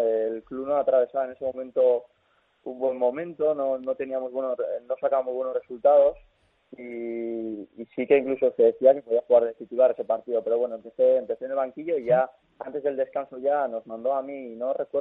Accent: San Sebastián, Basque Country, Spain; Imagínate, yo soy de San Sebastián, sí

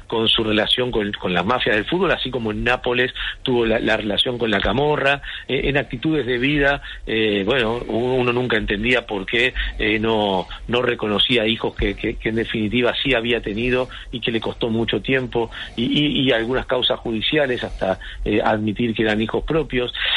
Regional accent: Argentina; la trampa que nosotros como argentinos tantas veces hemos celebrado

